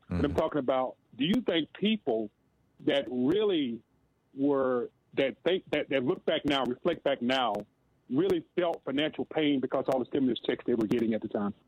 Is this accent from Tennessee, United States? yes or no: no; Alabama, United States; now in Albuquerque, United States; I grew up in Alabama.